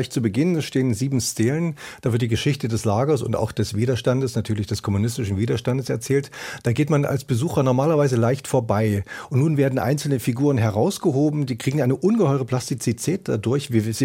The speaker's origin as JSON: {"language": "German", "town": "Weimar", "region": "Thuringia", "country": "Germany", "tie": "born or raised there", "said": "Ich kenne das Gelände seit meiner Kindheit. Ich bin in Weimar aufgewachsen"}